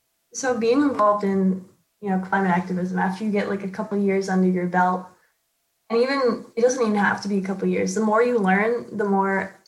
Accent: Long Island, New York, United States; because I'm from Long Island.

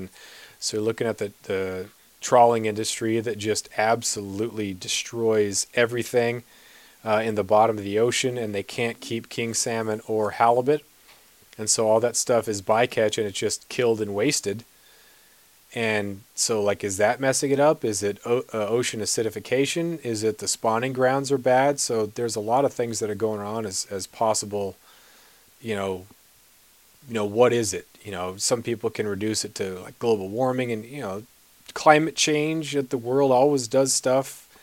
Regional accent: Alaska, United States; We moved up to Alaska when I was 5. My parents got teaching jobs.

